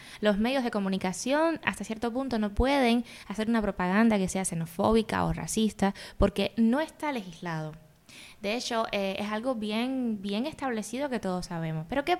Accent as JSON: {"language": "Spanish", "country": "Cuba", "said": "a nivel social, en nuestra construcción como personas, como cultura cubana"}